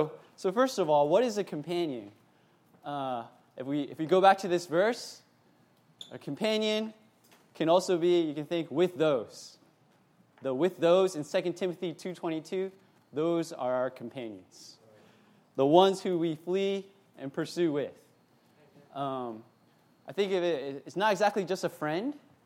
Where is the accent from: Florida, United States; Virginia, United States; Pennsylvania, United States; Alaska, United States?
Pennsylvania, United States; Philadelphia; now in Cambridge, United States; And from Cambridge, Massachusetts. Been there for 6 years, but I also grew up in the Northeast. So I grew up around Philadelphia